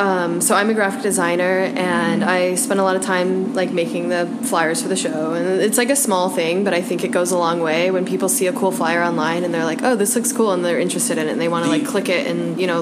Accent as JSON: {"language": "English", "town": "Chicago", "region": "Illinois", "country": "United States", "also_born_or_lived": "New York", "said": "I am a Chicagoan. I moved to New York about a year after college, and yeah, lived there for just about a year, and I was, like, so exhausted by the end that I was ready to come home, but I'm happy to be back in Chicago."}